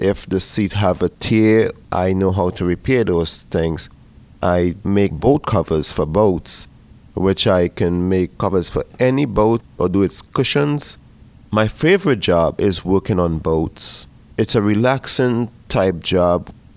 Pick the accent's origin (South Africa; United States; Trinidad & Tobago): Trinidad & Tobago; Growing up in Trinidad, I belong to a youth group.